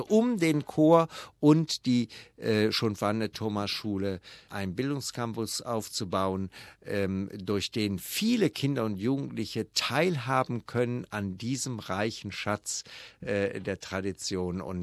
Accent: Düsseldorf, North Rhine-Westphalia, Germany; ich bin in Düsseldorf groß geworden

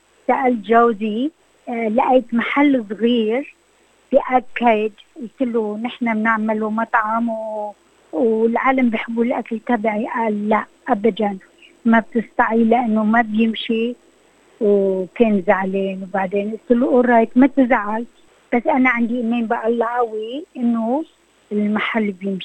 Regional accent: Rashaya al-Fukhar, Nabatieh Governorate, Lebanon; now in Wagga Wagga, Australia; أنا أصلي من لبنان، من رشايا الفخار، جيت على أستراليا سنة 1968. أنا جيت بالباخرة على أستراليا

